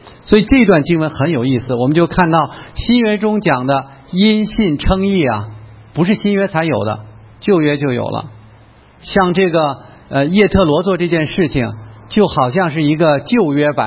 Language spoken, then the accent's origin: Chinese; Beijing, China; 我是北京来的，这是北京的天坛啊